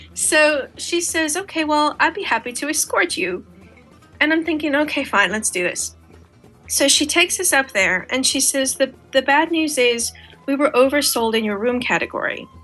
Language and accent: English; Ireland; I grew up in Ireland and I have a lot of English friends.